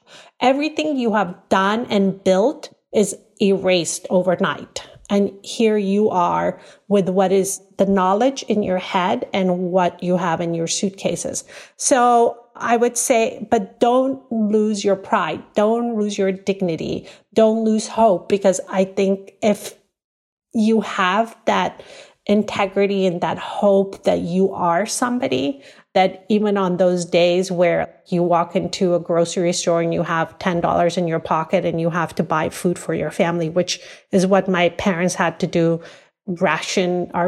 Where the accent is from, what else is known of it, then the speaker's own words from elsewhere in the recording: United States; because as an American, I'm very ashamed of what has happened to the Afghan people. But the fear, because my family escaped Afghanistan when the Russians invaded.